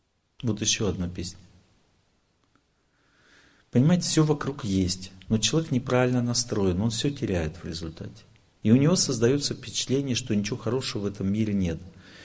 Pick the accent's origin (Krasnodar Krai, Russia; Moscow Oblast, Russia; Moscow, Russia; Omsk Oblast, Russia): Krasnodar Krai, Russia; Krasnodar; Шел дождь, холодно, я из Краснодара.